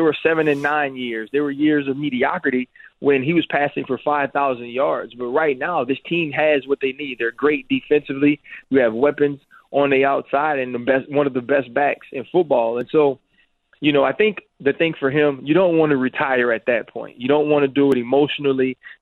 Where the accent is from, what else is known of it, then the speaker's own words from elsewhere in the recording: New Orleans, Louisiana, United States; I live here, right? And I'm from New Orleans.